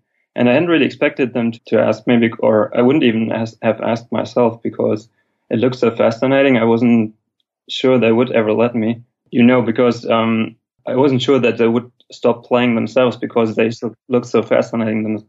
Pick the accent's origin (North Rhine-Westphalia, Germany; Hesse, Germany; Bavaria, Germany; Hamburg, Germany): North Rhine-Westphalia, Germany; Cologne; born there; English is a second language; now in Aachen, Germany; That's the place I was born in 1981, but I moved to Aachen for my studies.